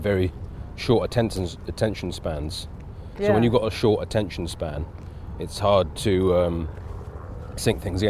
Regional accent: England, United Kingdom; even being Indian, but growing up in England, I was living two worlds at the same time. So I had the Indian culture and the British culture

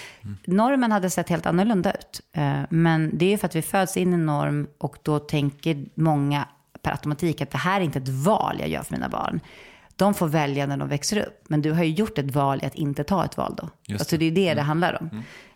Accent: Saltsjöbaden, Stockholm County, Sweden; Boteater var en liksom amatörteaterförening i Saltsjöbo, där jag växte upp.

